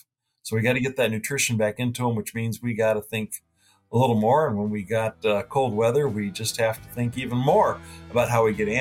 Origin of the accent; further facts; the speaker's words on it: Iowa, United States; Well, I grew up in Iowa as a son of a cattle feeder, as well as my both grandfathers were cattle feeders. So obviously I was born and raised on a farm in Iowa that fed cattle.